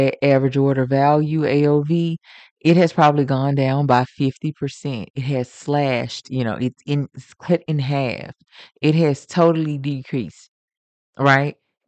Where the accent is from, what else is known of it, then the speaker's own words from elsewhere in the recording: the South, United States; accent: Southern drawl; opportunities that just because I'm a Southern girl, right?